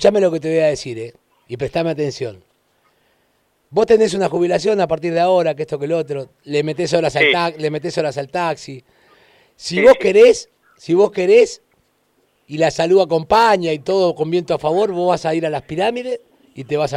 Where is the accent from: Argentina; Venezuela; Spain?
Argentina